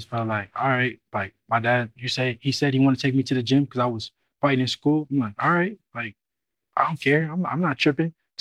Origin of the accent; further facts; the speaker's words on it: Oakland, California, United States; now in Las Vegas, United States; Nah, we moved to Vegas because just we come from Oakland, California, mm-hmm. where it was just a lot of violence